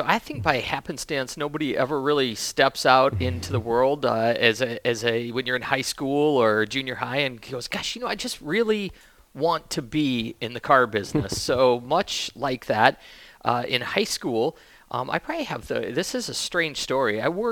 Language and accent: English; Wyoming, United States; also born or lived in California; I'm from Wyoming. I'm born and raised there. So, you know, making your way from Wyoming to California and then California back to Wyoming was an interesting adventure in itself.